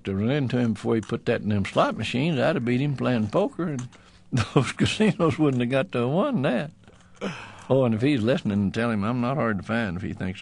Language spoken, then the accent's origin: English; Amarillo, Texas, United States; Well, I'm from Amarillo, and I was a poster child for a famine when I was just a kid.